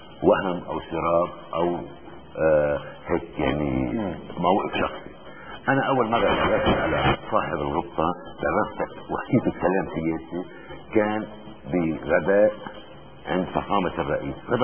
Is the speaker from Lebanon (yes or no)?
yes; Lebanon; بس قلت له كلبناني